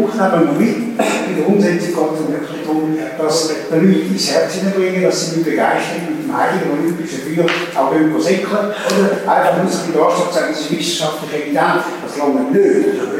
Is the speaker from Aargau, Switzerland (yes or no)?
no; Zurich, Switzerland; sozusagen wie ein Gesundheitsbad als Zürcher